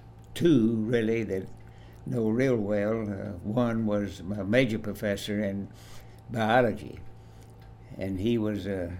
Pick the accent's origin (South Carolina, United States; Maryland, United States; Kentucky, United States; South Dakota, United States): Kentucky, United States; Glasgow; I was born on a farm in Glasgow, or near Glasgow. I went to school in Glasgow, graduated from high school, and in 1936.